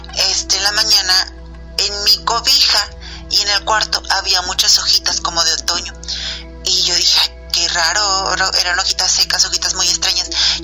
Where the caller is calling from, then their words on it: Suazo, Nuevo León, Mexico; yo soy de aquí de Suazo, Nuevo León, y les mando un saludo y siempre los escucho.